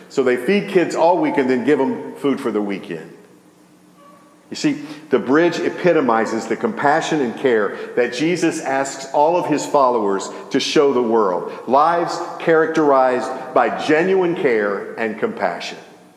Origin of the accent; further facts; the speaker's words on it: Louisiana, United States; I was raised in Louisiana, and I'm a good cook. I make a mean jambalaya.